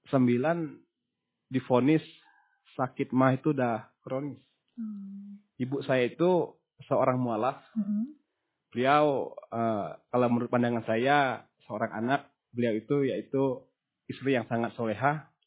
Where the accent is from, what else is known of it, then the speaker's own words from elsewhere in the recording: Silip, Bangka Belitung Islands, Indonesia; born there; Saya lahir di Desa Silip, Kecamatan Riau Silip.